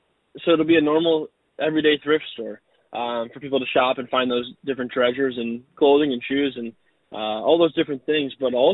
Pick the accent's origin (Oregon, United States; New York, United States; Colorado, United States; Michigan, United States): Michigan, United States; Canton; I grew up in Canton my whole life and then moved out here for school.